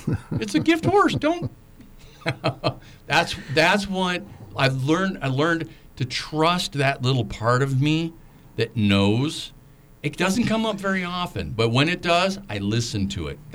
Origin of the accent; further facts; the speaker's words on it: Oregon, United States; also born or lived in California; I'm from, born in California, but grew up in Oregon, near Portland, in a little town called Westland, part of the little area of Willamette.